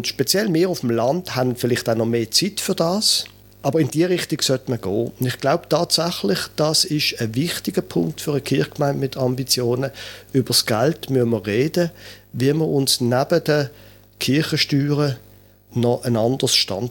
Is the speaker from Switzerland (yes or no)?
yes; Basel, Basel-Stadt, Switzerland; ich bin in Basel aufgewachsen